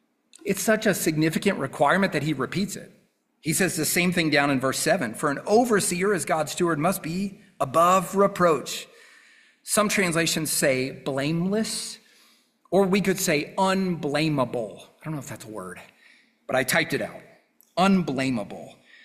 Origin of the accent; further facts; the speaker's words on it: South Carolina, United States; now in North Carolina, United States; I thought, well, I grew up in South Carolina. How different could sport things be in North Carolina?